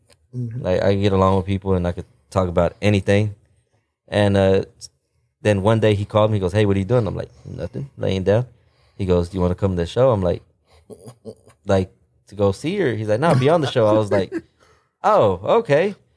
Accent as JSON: {"language": "English", "town": "Fort Worth", "region": "Texas", "country": "United States", "tie": "born or raised there", "said": "we're from East Fort Worth. East Fort Worth, the Poly area."}